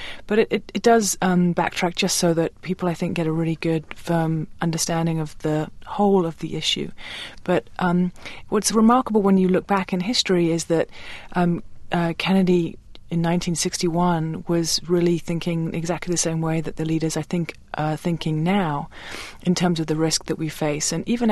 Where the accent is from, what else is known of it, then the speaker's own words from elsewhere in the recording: England, United Kingdom; I grew up in Europe, in England, in fact